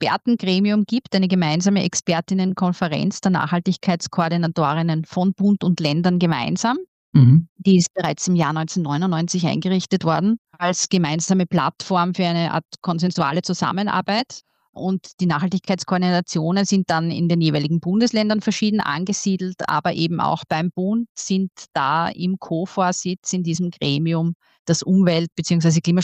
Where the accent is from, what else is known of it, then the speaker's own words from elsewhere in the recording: Styria, Austria; Letztlich im Sommer 2024, also letztes Jahr im Sommer, bin ich dann mit meiner Familie zurück in mein Heimatbundesland gekehrt und fungiere eben seit Mitte September letzten Jahres als Nachhaltigkeitskoordinatorin im Amt der Steiermärkischen Landesregierung.